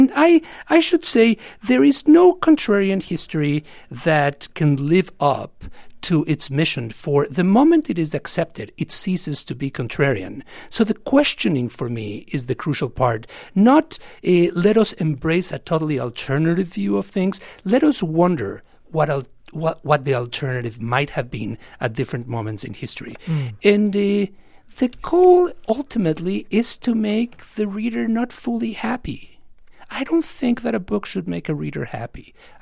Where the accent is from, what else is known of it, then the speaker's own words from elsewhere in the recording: United States; For me, being an American means to be a contrarian